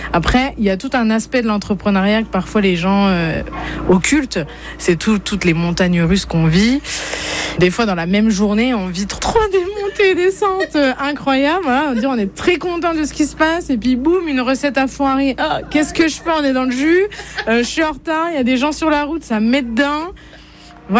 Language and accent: French; Féy, Grand Est, France; Alors, je viens de Féy, un tout petit village vosgien.